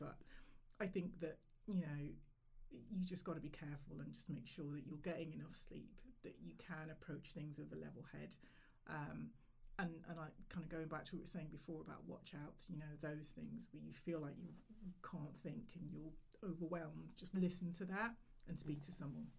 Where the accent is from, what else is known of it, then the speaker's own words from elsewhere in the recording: Nottingham, East Midlands, United Kingdom; Oh, my first job, I'm from Nottingham originally